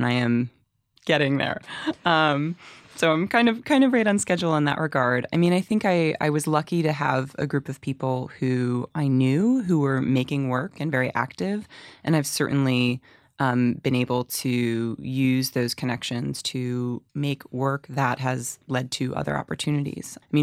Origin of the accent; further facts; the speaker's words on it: Chapel Hill, North Carolina, United States; And then I assisted a show down at in my hometown of Chapel Hill at Playmakers Rep.